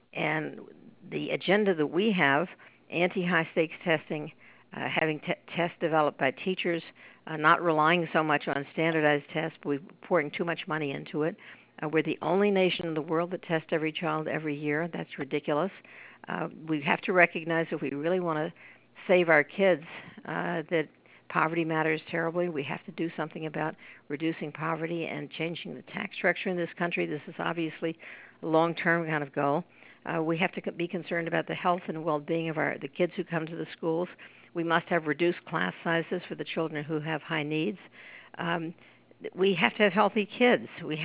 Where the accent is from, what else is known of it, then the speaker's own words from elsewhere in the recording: New York, United States; And I would also add that another great sign for me as a New Yorker is that we just had an election